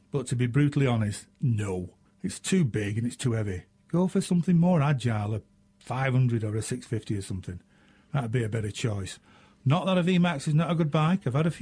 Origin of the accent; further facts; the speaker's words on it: England, United Kingdom; accent: English northern; It's my English northern accent. We do talk a little strange up here.